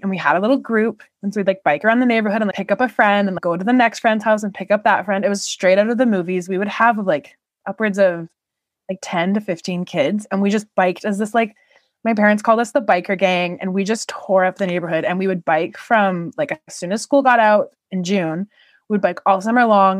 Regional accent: Canada; You can find me or listen to me ramble on the Hey, I Like You podcast. I am Canadian.

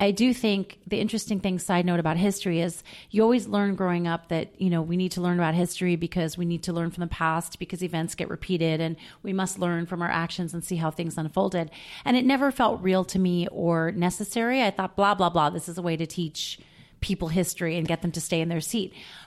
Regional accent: New York, United States; now in Seattle, United States; And so I live in Seattle. I'm not from Pittsburgh. I'm from New York.

